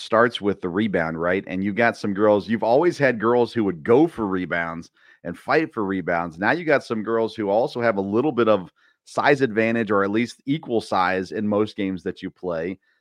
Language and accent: English; Tennessee, United States; Now, I grew up in Tennessee.